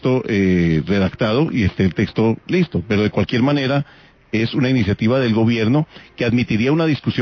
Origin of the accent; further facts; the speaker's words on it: Colombia; como muchos colombianos